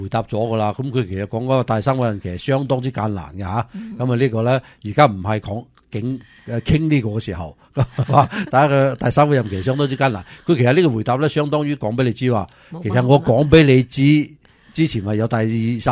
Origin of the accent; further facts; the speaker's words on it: United States; 为我哋美国人咧自己系悭翻好多税